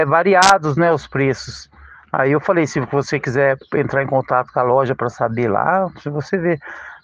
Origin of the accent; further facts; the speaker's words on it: Indaiatuba, São Paulo, Brazil; Que é o que eu sou de Indaiatuba, então aqui é um valor